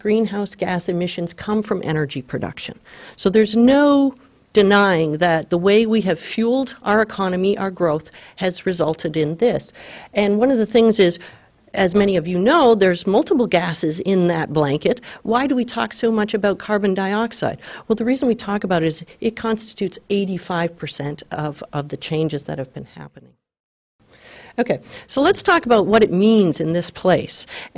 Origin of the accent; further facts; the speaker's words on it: Canada; Now, as a Canadian, I'm a little bit excited about that.